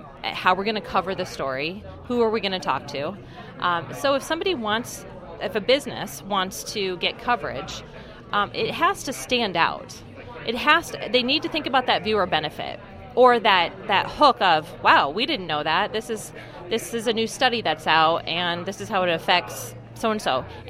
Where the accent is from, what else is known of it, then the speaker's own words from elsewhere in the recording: Eldora, Iowa, United States; So it goes all the way up to, I'm from Eldora, Iowa, so it goes all the way up there.